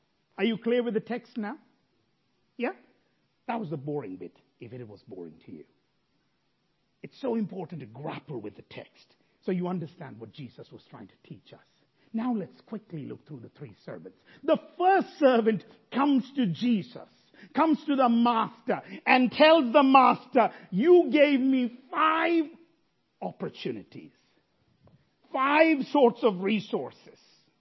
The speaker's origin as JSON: {"language": "English", "country": "India", "tie": "born or raised there", "moved": "as an adult", "said": "I grew up in India. I don't know where you grew up. I came here 13 years ago."}